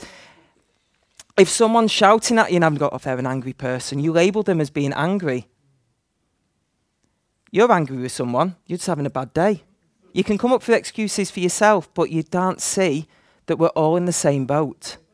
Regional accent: Manchester, North West England, United Kingdom; I'm from Manchester. So I moved here.

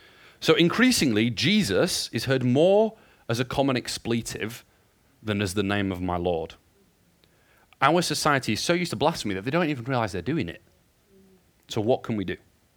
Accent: United Kingdom; we're British and we're polite and we tolerate far too much.

